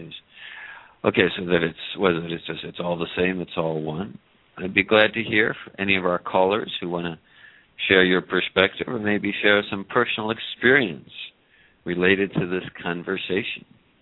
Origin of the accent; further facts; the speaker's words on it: United States; born there; Because I was born in America.